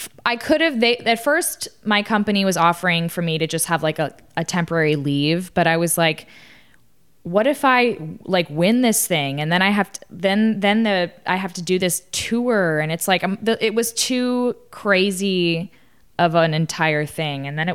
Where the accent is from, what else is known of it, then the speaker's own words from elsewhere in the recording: Austin, Texas, United States; I grew up in Austin, Texas, and I went to college at TCU